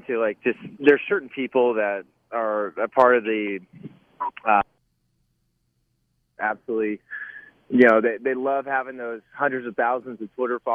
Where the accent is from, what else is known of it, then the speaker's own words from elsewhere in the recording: California, United States; now in Phoenix, United States; I'm a wimp. I grew up in California. Now I'm in Phoenix. I'm just a sunny boy.